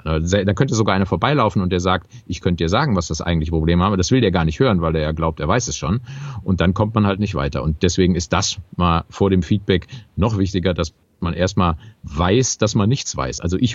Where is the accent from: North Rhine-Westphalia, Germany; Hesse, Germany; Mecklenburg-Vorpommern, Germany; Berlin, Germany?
North Rhine-Westphalia, Germany; Düsseldorf; ich fühle mich ja als Rheinländer, weil ich da groß geworden bin in Düsseldorf.